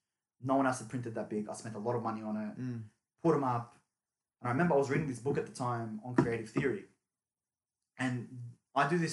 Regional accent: Australia; born there; I'm here, I'm Turkish, I'm Muslim, you know, but I was born here in Australia.

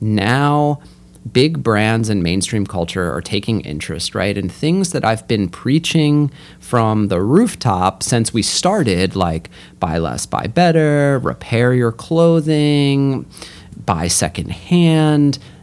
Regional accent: Northeast, United States; I had always been interested in vintage L.L. Bean growing up in the Northeast.

